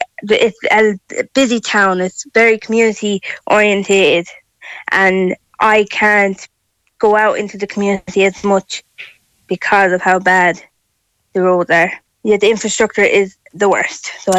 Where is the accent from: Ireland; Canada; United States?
Ireland; Athenry, Connacht; and I grew up in Athenry, I love it. It's a brilliant place to live, in my opinion.